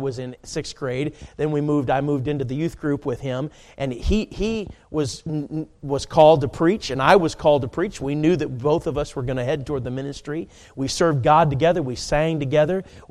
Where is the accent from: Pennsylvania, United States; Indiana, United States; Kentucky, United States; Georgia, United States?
Indiana, United States; Schererville; And we grew up in Indiana, Schererville, Maryville, right on the border.